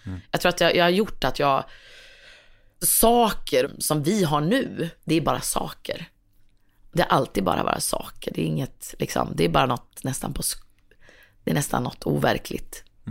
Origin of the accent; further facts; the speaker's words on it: Örebro, Örebro County, Sweden; accent: Örebro dialect; also born or lived in Strömstad; Så egentligen är jag uppvuxen nästan i stort sett varje lov och varje sommar i Strömstad. Då. Så jag känner mig lika mycket från Strömstad som Örebro, kan man säga.